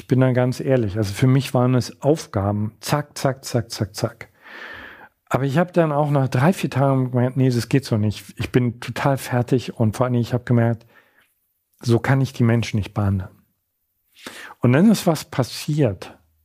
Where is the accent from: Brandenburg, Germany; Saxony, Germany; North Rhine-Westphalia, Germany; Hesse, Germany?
Saxony, Germany; Görlitz; born there; ich bin auf einer alten Station gelandet in Görlitz, in meiner Geburtsstadt.